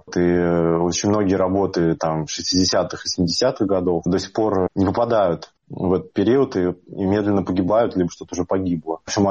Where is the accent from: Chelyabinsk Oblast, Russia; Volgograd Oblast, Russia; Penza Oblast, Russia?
Penza Oblast, Russia; Penza; Свои сэмплы я записал в родном городе Пенза в 97 году.